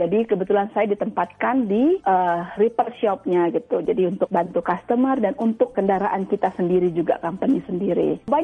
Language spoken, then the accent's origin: Indonesian; Indonesia; Kita orang Indonesia, kita yakin bahwa kita punya kualitas tersendiri